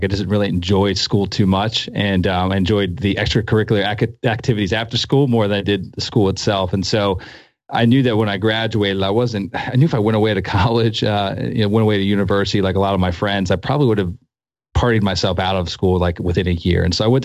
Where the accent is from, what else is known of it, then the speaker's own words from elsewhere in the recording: Pennsylvania, United States; I grew up in Pennsylvania.